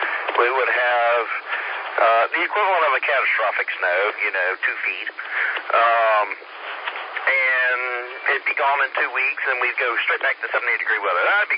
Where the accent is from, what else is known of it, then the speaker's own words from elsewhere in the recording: Greenville, Georgia, United States; also born or lived in Savannah / Central Florida; In Greenville. Spent, I don't know, a few years in Savannah and about 10 years in Central Florida, not Orlando, Space Coast.